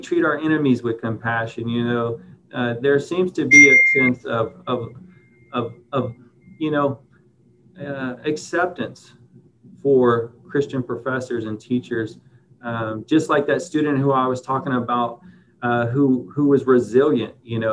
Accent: Lake Charles, Louisiana, United States; now in Houston, United States; You know, originally I'm from Louisiana, which isn't too far away from here, Lake Charles area. So I understand diversity.

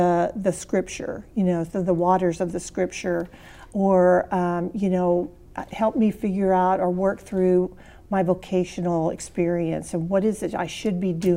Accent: Missouri, United States; I'm from Missouri

